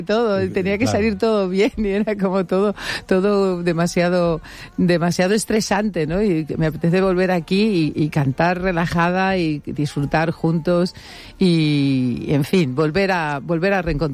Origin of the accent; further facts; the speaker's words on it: Yecla, Region of Murcia, Spain; also born or lived in Paris, France; now in Valencia, Spain; patrona de mi pueblo, que tú sabes que soy de Yecla, sí, aunque yo ahora ya soy valenciana también.